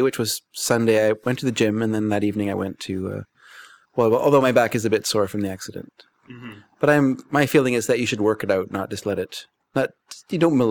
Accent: United States; born there; I'm an American as well because I was born in America.

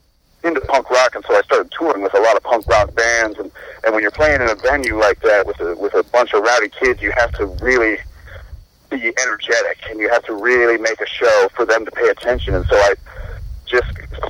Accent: Iowa, United States; Yeah, I was born and raised and still live in Lee County, Iowa, which is the very southeastern tip of the state. It's right where the Mississippi River and the Des Moines River meet.

